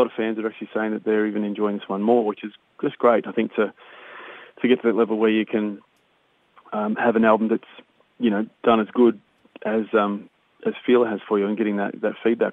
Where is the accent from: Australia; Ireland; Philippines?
Australia; I'm a musician from Australia